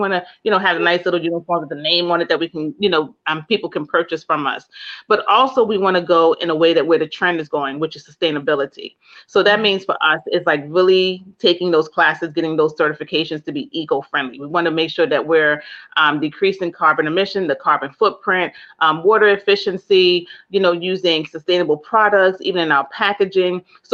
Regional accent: Jamaica; I am Jamaican, and so you will see me on a beach somewhere at least times a year.

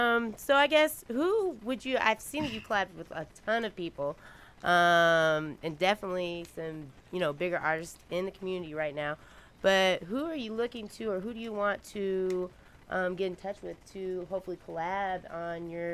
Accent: Bloomington, Illinois, United States; now in Chicago, United States; Yeah, I'm from Chicago, live in Inglewood, but I'm originally from Bloomington, so, you know, my heart stays down there with you.

